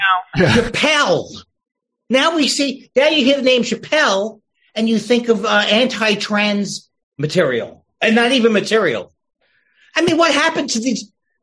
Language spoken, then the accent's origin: English; New York, United States; I mean, I didn't start in New York, even though I'm from New York.